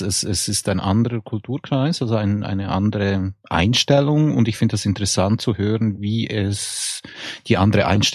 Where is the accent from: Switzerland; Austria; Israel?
Switzerland; sogar ich als Schweizer, es gibt kaum einen deutschen Dialekt, den ich nicht verstehe. Außer jetzt mal gerade Plattdeutsch.